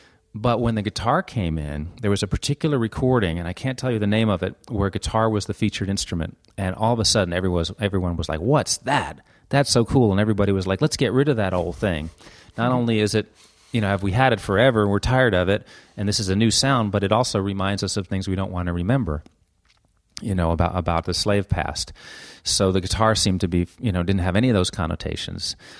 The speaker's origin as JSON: {"language": "English", "town": "New York City", "region": "New York", "country": "United States", "tie": "born or raised there", "said": "But I grew up in New York City, so like, what was I doing playing the banjo anyway"}